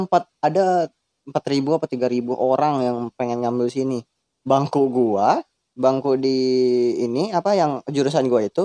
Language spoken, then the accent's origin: Indonesian; Sumatra, Indonesia; Kan kampung gue Sumatera.